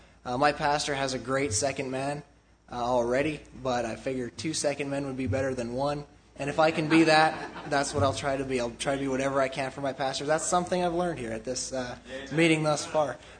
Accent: Canada; but I am a Canadian, and I'm proud to be one.

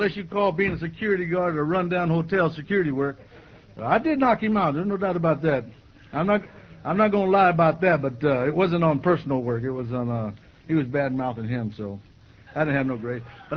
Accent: California, United States; I'm from the West Coast, okay? People say, well, you from the South? I say, Southern California.

